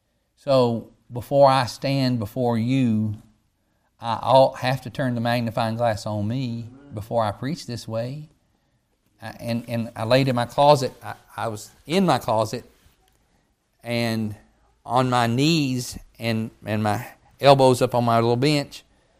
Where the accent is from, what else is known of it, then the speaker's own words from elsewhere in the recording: Tennessee, United States; also born or lived in Kentucky; I come from Kentucky. I'm raised in East Tennessee, but over in the hills, there's them feuds.